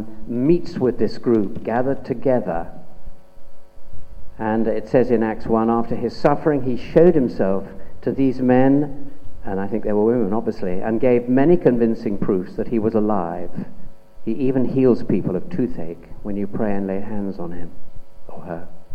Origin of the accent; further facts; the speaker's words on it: United Kingdom; And being British, I thought, you must suppress this.